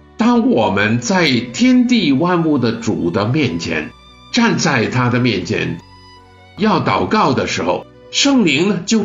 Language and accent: Chinese; Beijing, China; 我小的时候在北京呢听人家说讨饭的就是那些做西干啊